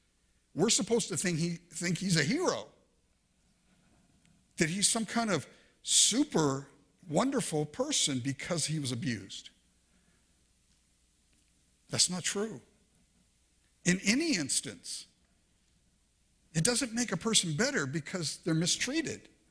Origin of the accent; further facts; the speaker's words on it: Inglewood, California, United States; I grew up with that. I grew up in Inglewood, California, man. I went to a racially charged environment every single day of my life growing up.